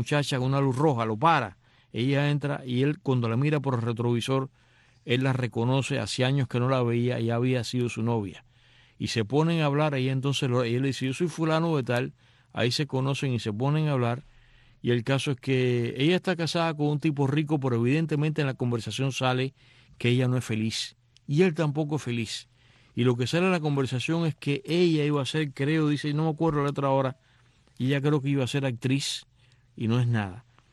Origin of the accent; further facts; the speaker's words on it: Cuba; Nosotros lo entendemos como cubanos